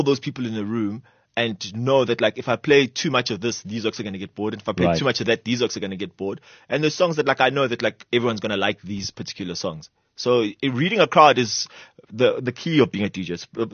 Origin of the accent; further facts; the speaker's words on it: Benoni, Gauteng, South Africa; I grew up in Benoni, right? I went to St. Dunstan's College. I was one of few black kids in St. Dunstan's College